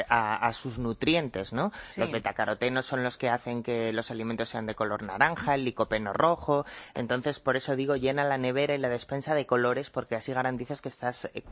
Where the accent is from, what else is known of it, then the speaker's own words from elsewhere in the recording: Asturias, Spain; Yo soy asturiana.